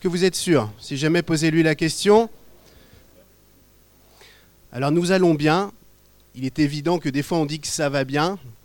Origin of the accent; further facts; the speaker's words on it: Rouen, Normandy, France; Vive la Normandie. Mais moi, je suis de la Haute, moi, je suis de Rouen, je suis pas de la Manche.